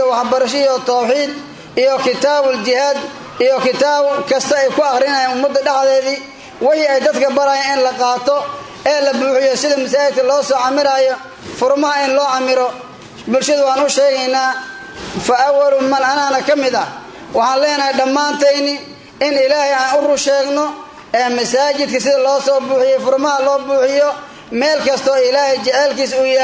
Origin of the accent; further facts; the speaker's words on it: Lower Shabelle, Somalia; born there; waxaan ku hadlayaa afgaan qubada gobolka Shabeelada Hoose afka noqoda marka aan ku hadlayo gobolka aan ku dhalanay ee Soomaaliya geeska Afrika sida gaar ahaan Shabeelada Hoose